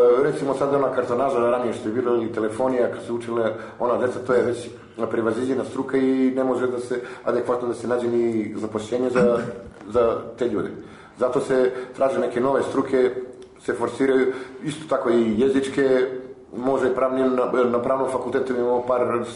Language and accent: Serbian; North Macedonia; to se na republičkom nivou dole kod nas u Makedoniji